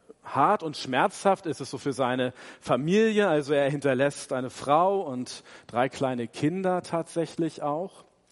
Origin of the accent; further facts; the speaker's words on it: Hamburg, Germany; war ich in meiner Heimat in Hamburg gewesen